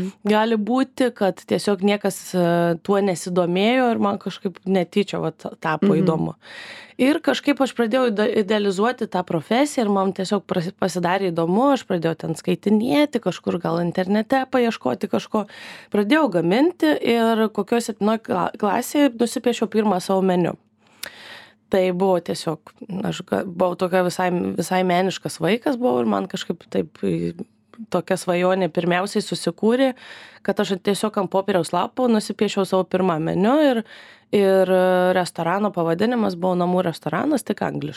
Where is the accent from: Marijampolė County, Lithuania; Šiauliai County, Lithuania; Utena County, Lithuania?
Marijampolė County, Lithuania; Marijampolė; moved away as an adult; now in Vilnius, Lithuania; Marijampolė, kadangi esu iš Marijampolės